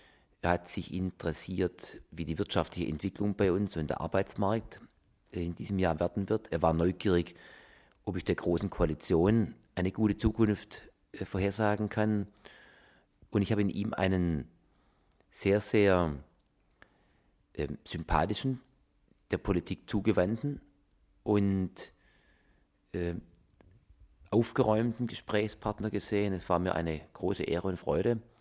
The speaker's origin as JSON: {"language": "German", "town": "Stuttgart", "region": "Baden-Württemberg", "country": "Germany", "tie": "born there", "said": "Ich bin evangelischer Christ, in Stuttgart geboren. Und Stuttgart ist nun mal mehrheitlich evangelisch geprägt durch die Reformation. Ich bin in Korntal aufs Gymnasium gegangen."}